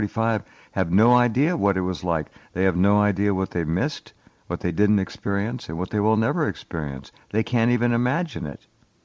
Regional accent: Santa Barbara, California, United States; Well, I'm from Santa Barbara. I'm right there with you.

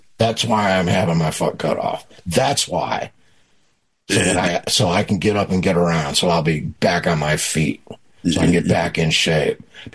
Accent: United States; Of course I'm cool with it. I'm an American.

